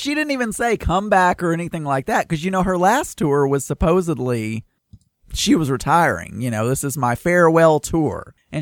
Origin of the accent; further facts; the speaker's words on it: Arkansas, United States; I have always heard it pronounced Inya, but then again, I am from Arkansas, so I cannot say that we are the capital of pronunciation.